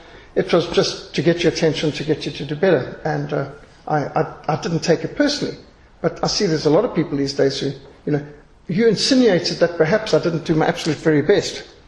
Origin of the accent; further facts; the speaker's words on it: Zimbabwe; I was raised in Rhodesia. I was raised in the old world, very old world